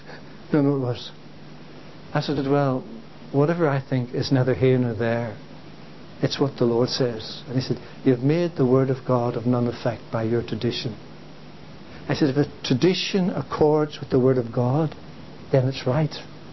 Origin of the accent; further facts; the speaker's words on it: Belfast, Northern Ireland, United Kingdom; Now, as most of you know, I come from Belfast.